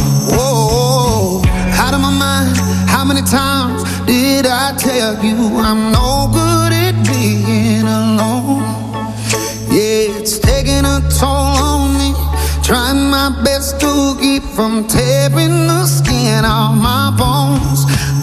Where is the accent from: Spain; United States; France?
France; c'est pas reconnu chez nous en France